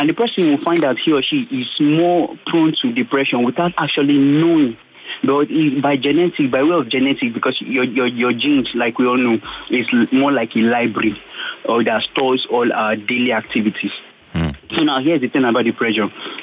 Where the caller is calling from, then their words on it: Indianapolis, Indiana, United States; I'm calling from Indianapolis.